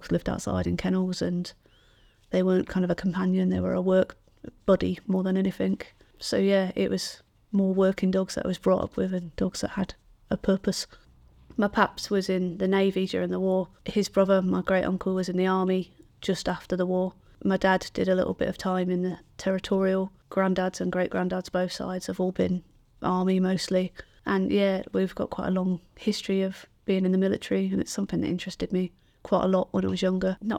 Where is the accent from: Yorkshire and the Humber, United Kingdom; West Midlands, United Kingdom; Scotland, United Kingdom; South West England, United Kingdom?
South West England, United Kingdom; Mevagissey; I was born in a small village called Mevergizzy down in Cornwall. I was born in 1990, so a 90s child. My dad at the time was a postman and my mum ran a garage.